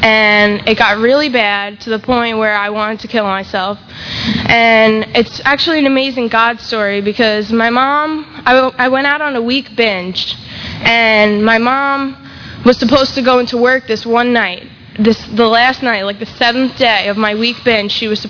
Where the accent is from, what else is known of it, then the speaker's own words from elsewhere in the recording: New York, United States; And then also when I was 10 years old, I lived in New York. I grew up in New York, and my cousin used to come visit from Florida.